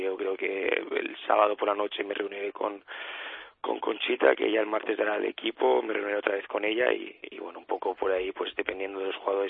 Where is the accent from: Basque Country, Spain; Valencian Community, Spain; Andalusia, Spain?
Valencian Community, Spain; Los dos somos de la Comunidad Valenciana.